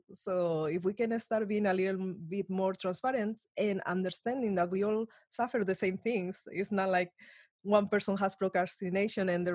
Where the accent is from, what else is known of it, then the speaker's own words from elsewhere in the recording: Spain; English is a second language; I am from Spain. I came here and I was very surprised about the idea of dating.